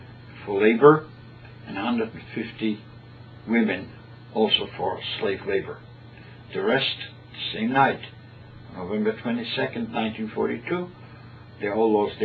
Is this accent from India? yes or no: no; Poland; born there; English is a second language; I was born in 1929 in Poland, in a very wonderful city, my wonderful parents and grandparents. My entire family lived there. And I had a wonderful Jewish education, also a secular education